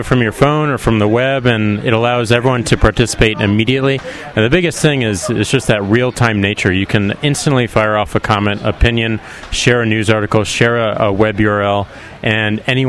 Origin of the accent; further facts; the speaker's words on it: St. Louis, Missouri, United States; I have to be. I'm from St. Louis.